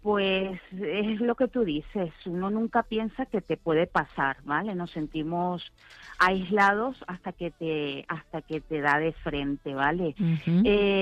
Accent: Venezuela; now in Spain; Yo soy de Venezuela, ¿vale? Uh-huh. Tengo 14 años aquí.

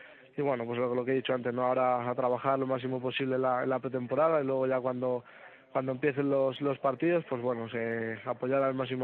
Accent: Salamanca, Castile and León, Spain; Sí, soy de Salamanca.

